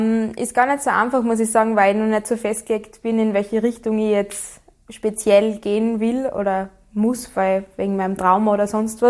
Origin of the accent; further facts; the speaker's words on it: Frohnleiten, Styria, Austria; bin 26 Jahre alt, bin aus Fronleiten